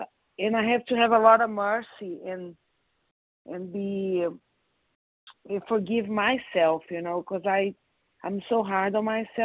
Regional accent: Connecticut, United States; I'm from Connecticut.

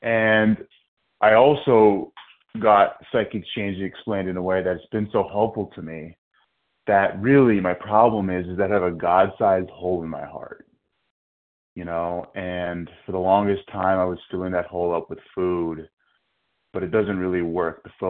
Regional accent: New Jersey, United States; I'm from New Jersey, and I'm a grateful, recovered, compulsive overeater.

